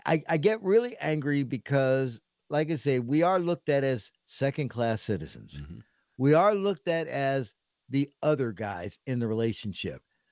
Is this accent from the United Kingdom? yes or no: yes; England, United Kingdom; I'm English.